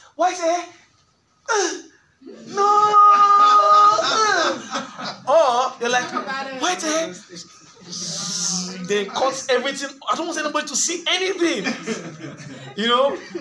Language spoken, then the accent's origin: English; Nigeria; English is a second language; Kenya, Zambia, South Africa, Nigeria, my home country.